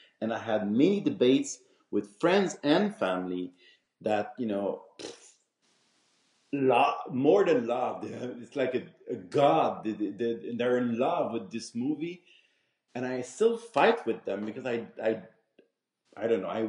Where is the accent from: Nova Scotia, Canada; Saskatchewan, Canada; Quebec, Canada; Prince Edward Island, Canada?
Quebec, Canada; Montreal; Parisian know that I'm from Montreal. But they're like, you're from Montreal, but you're not, you know, you don't speak. We know that you're from Montreal, but it's not that strong.